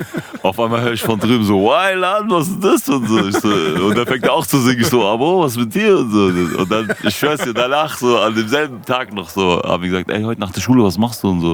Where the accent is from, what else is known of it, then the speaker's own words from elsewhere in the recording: Bergen-Enkheim, Hesse, Germany; ich bin in Bergen-Enkheim aufgewachsen.